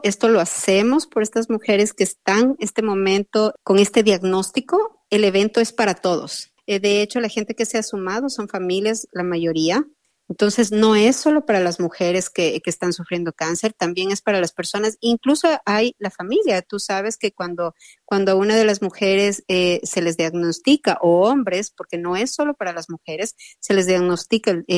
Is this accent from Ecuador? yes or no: yes; Ecuador; yo soy ecuatoriana